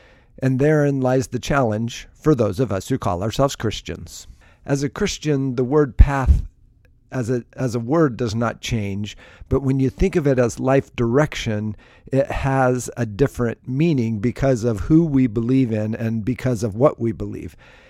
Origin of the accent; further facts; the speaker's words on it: Alaska, United States; I think of my childhood, and I grew up in Alaska, and the path in the woods and through the mountains